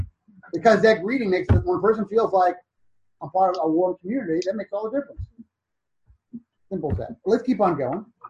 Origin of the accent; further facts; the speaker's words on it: Seattle, Washington, United States; Seattle growing up, so that's like a hick town.